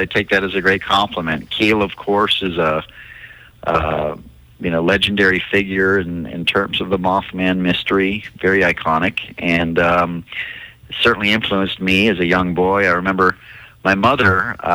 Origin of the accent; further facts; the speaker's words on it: Texas, United States; it's basically a giant flying creature that's been reported here in my home state of Texas since the 1970s.